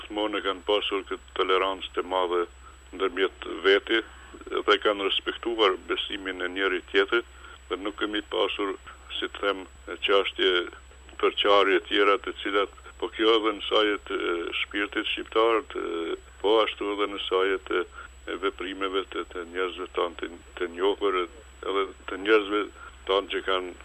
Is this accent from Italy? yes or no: no; Kosovo; si popull, si shqiptar të Kosovës